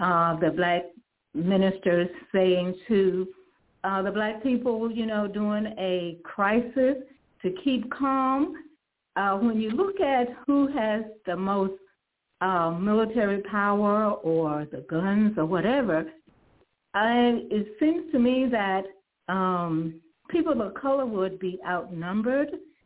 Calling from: Maryland, United States; Hello, I am calling from Maryland.

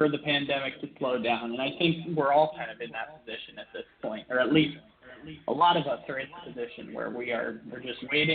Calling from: California, United States; We are coming live from Northern California right now.

